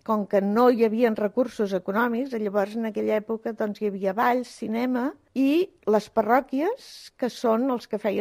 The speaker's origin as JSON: {"language": "Catalan", "town": "Barcelona", "region": "Catalonia", "country": "Spain", "lives_now": "El Masnou, Spain", "said": "soc de Barcelona, soc del Poble Sec, tinc 81 anys actualment, aquest any em faré el 82, soc filla d'una humil família de tres germans i ara ja fa 35 anys que visc al Masnou."}